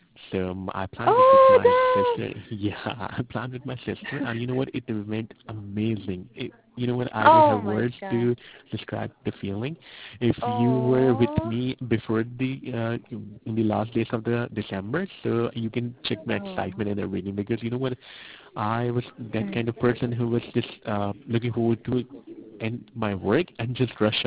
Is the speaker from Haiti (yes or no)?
no; Turkey; I'm from Turkey. I completed my master's and bachelor's from New York University.